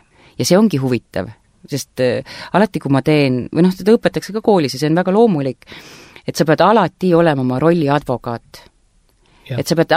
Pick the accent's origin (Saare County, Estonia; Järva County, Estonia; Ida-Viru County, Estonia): Saare County, Estonia; Saaremaa... See on minu kodusaar ja mu sünnikodu on siin, aga see ei olegi sünnikodu. Ma veedan väga palju aega ikkagi siis oma sünnikodus Saaremal Kullamäetalus.